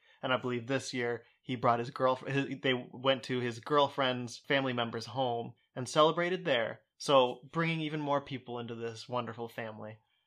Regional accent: Portsmouth, Ohio, United States; Well, I'm from Portsmouth, Ohio, so growing up, I would root for the Cincinnati Bengals.

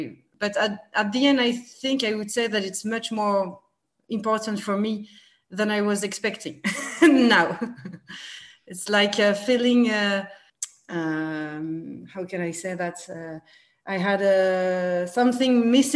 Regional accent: Guingamp, Brittany, France; I'm from Guingamp, so in North Brittany, and I'm originally from a family who spoke Breton, and but they never taught me, and they didn't teach me, and I... I went to a normal like French school

